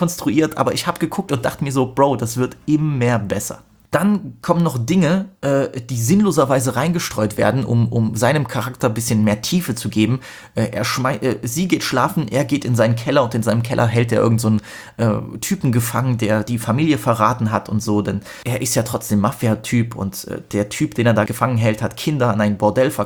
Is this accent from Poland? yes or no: yes; Poland; Ich habe es als Pole total gefeiert